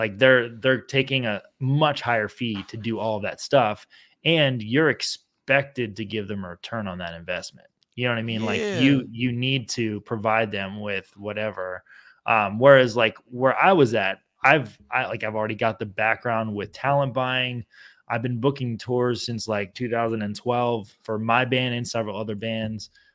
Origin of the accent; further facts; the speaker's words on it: State College, Pennsylvania, United States; I'm from State College, yeah.